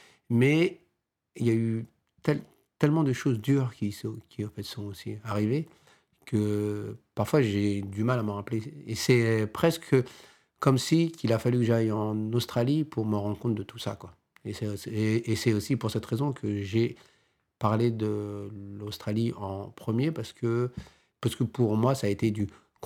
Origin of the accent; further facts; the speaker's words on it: France; born there; Comme chose que je suis, hein, puisque je suis né en France. Donc je suis français, quoi.